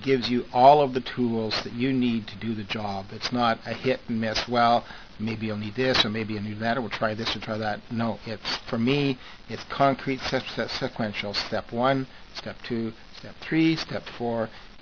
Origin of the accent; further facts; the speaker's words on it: Nanaimo, British Columbia, Canada; I'm from British Columbia, Canada, a wonderful place called Nanaimo.